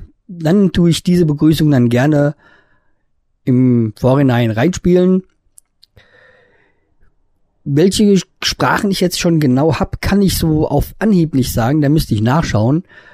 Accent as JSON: {"language": "German", "region": "Hesse", "country": "Germany", "said": "ich komme ja aus Hessen und Kassel ist ja die drittgrößte Stadt in Hessen und die einzigste Großstadt im Nordhessen"}